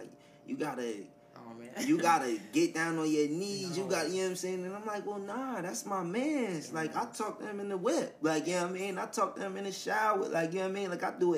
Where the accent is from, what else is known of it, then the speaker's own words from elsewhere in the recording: East Orange, New Jersey, United States; I'm from East Orange, New Jersey.